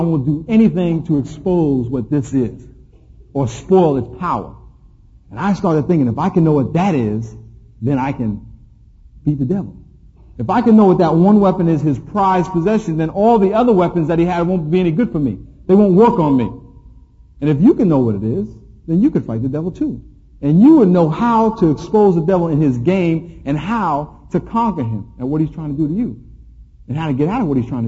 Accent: New York, United States; moved away as an adult; I grew up in right outside New York City. And in 1982, I was drafted to play for the Los Angeles Rams. Flew out here, first time in California

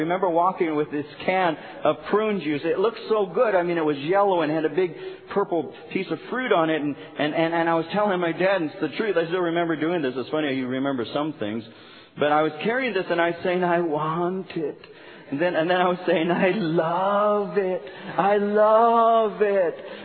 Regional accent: Norwalk, United States; I grew up in Norwalk, and in Norwalk in the 50s, in the early 50s, there were no such things as supermarkets.

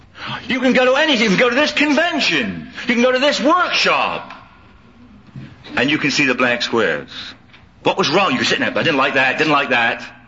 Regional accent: England, United Kingdom; I was raised in England with a Catholic mother and a non-practicing Protestant father. My grandfather was a Protestant minister.

